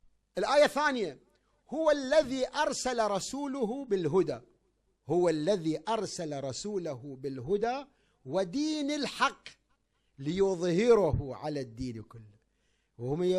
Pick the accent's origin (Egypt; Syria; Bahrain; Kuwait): Kuwait; زين الآن عندنا بالكويت المرأة تخرج بسيارتها إلى الصباح ما حيتعرض لها